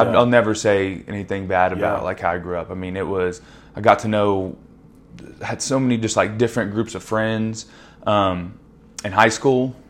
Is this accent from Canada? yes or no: no; Choctaw, Oklahoma, United States; So she kind of, we both kind of grew up, like me growing up in Choctaw, her and Mustang, before they were what they are now